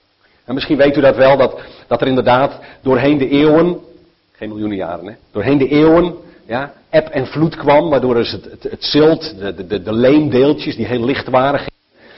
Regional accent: northern Netherlands, Netherlands; zoals jullie weten ben ik opgegroeid in Noord-Nederland.

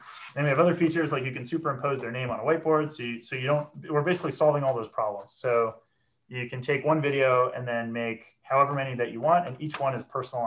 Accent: Canada; now in San Francisco, United States; I'm from Canada, as the pillow over there maybe gives you a hint. I've been in San Francisco for 10 years.

